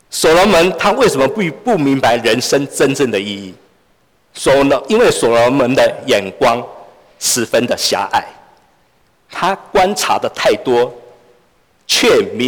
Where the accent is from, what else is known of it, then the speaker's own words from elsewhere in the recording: Taiwan; 我们台湾以前我们在台湾长大，我们常常会在乡下，尤其在乡下，大家都会问说你吃饱没